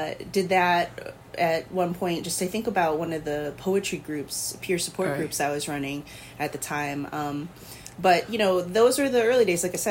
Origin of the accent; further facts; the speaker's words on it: Buffalo, New York, United States; So I grew up in Western New York, in Buffalo and the surrounding suburbs